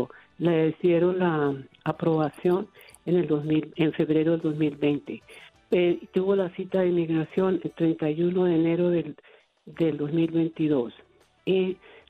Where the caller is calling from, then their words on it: New Jersey, United States; De New Jersey.